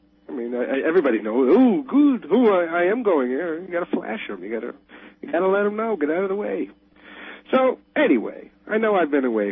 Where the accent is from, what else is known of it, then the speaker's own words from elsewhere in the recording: New York, United States; I was, you know, growing up in New York, that's the fast lane.